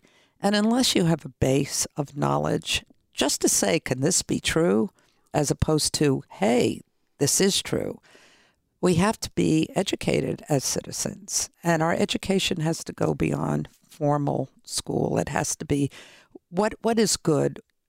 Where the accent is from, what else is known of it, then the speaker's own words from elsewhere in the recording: Brooklyn, New York, United States; you know I come from Brooklyn, New York.